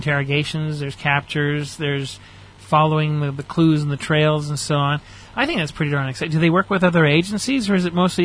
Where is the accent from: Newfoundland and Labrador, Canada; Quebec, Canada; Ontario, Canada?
Quebec, Canada; Montreal; you know I'm from Montreal originally. My family lives in the greater Toronto area.